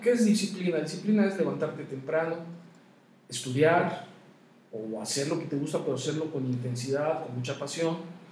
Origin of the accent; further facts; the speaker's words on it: Chilpancingo, Guerrero, Mexico; born there; also born or lived in Mexico City; tengo 52 años de edad, yo nací en Chilpancingo, Guerrero, estudié en la Ciudad de México, mi esposa es de la Ciudad de México, tengo dos hijos